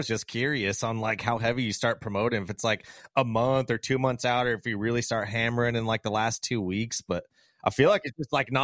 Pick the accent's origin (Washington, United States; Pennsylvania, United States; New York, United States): Washington, United States; He's from the state, you know, I'm from Washington.